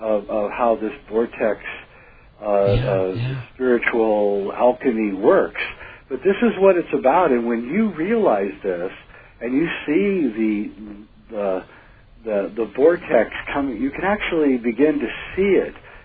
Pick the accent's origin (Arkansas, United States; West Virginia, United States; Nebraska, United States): Nebraska, United States; as when I grew up in Nebraska